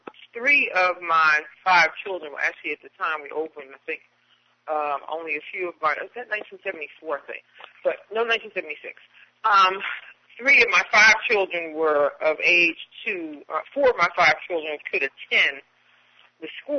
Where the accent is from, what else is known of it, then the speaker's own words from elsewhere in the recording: Trenton, New Jersey, United States; I was actually born and raised in Trenton and discovered of late, how about that, and discovered of late that my family has been in New Jersey since the early 1800s.